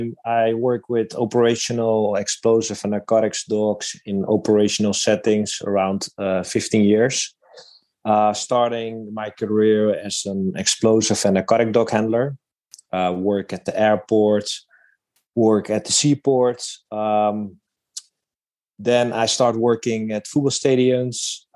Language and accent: English; Netherlands; English is a second language; I am from Holland.